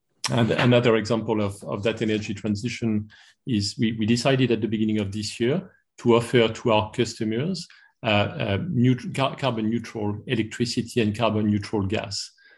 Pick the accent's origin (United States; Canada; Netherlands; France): France; English is a second language; which is very close to my heart, as my accent tells. I'm French originally